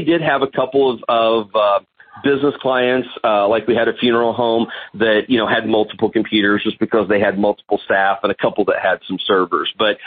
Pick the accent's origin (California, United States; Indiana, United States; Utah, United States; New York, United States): Indiana, United States; because I'm from Southwest Indiana, a very small community. Our county size is only about 30,000 people.